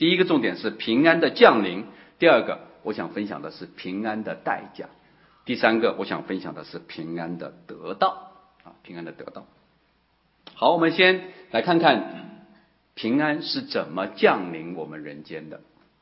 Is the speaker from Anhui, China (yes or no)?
no; Hubei, China; 那时候我是在湖北农村长大的